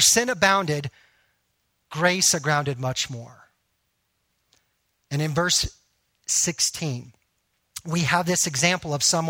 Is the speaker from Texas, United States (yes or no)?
yes; Texas, United States; when I grew up in Texas, we used to like to make tree forts all the time.